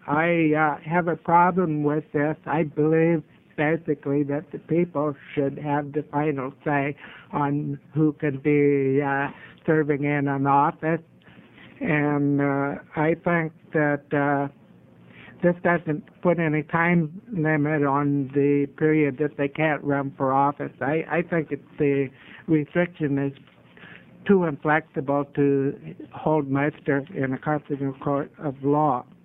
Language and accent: English; Portland, Oregon, United States; I'm from Portland, Oregon, Multnomah County, District 19.